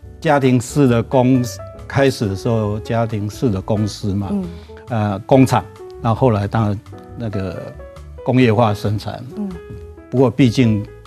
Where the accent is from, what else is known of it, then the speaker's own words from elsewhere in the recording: Taipei, Taiwan; 因为我们老家是在我们以前叫后火车站，台北车站后面